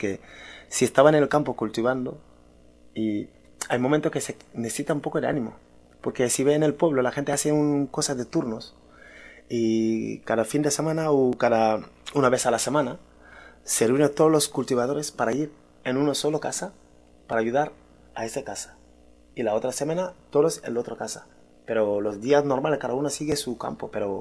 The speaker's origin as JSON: {"language": "Spanish", "country": "Senegal", "also_born_or_lived": "Canary Islands", "moved": "yes", "lives_now": "Madrid, Spain", "said": "Pero en el 99 que salí de Senegal, veníamos para un contrato de trabajo que hacíamos en las Islas de Canarias."}